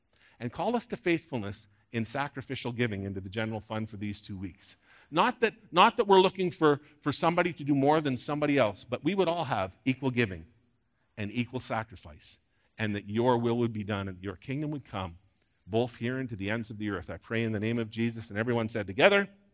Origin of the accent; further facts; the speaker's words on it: Sudbury, Ontario, Canada; my hometown of Sudbury, Ontario.